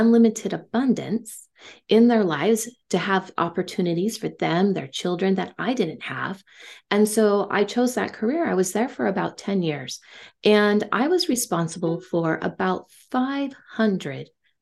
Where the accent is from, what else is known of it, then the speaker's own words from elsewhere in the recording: Silicon Valley, California, United States; Real briefly, where I grew up in Silicon Valley, and it was during the high tech era.